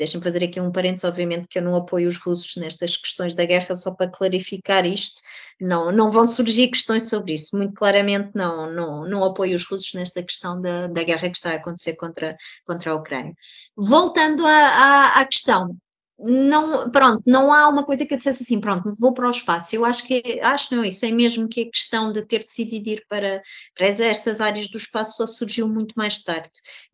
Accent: Portugal; moved away as an adult; also born or lived in Netherlands; eu saí porque eu saí de Portugal, porque queria fazer astrobiologia para fora de Portugal.

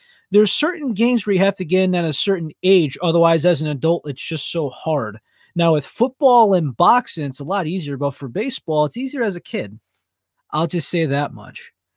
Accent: Danbury, Connecticut, United States; I started growing up in Danbury, Connecticut, and I have my cousin who, me and him are a month and a couple of days apart.

